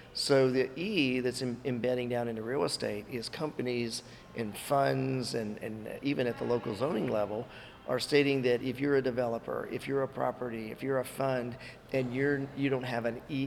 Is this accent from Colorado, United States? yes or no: yes; Colorado, United States; So, I grew up in Colorado, ended up in the South, going to Emory University, 30 years in real estate finance, you know, banks and life companies.